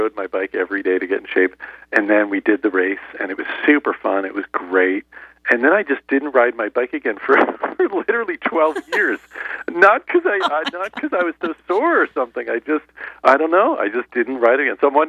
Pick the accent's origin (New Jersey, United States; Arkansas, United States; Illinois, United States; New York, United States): New Jersey, United States; So I grew up in New Jersey, and I was a really hardworking kid